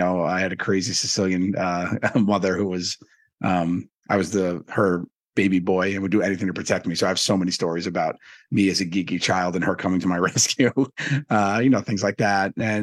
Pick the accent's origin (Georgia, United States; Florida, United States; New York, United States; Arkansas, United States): New York, United States; Staten Island; So, but yeah, so growing up in Staten Island was a thing.